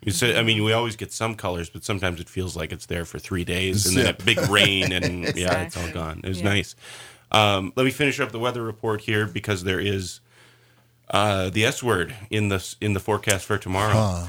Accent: Midwest, United States; We're from the Midwest.

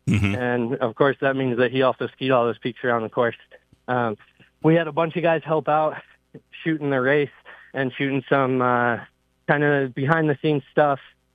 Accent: Colorado, United States; So I grew up in Colorado, but like I said, I got roots all across the Mountain West and, kind of further in that.

